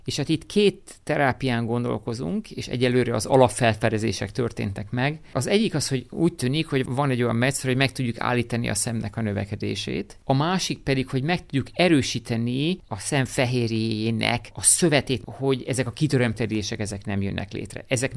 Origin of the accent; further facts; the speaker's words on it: Hungary; Magyarország, ahol én születtem, magyar vagyok